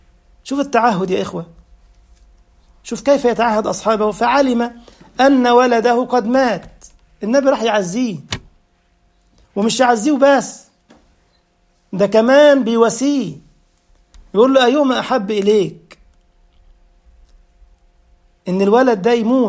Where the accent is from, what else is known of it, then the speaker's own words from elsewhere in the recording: Egypt; زي ما كان يقولوا برضو كده عندنا في مصر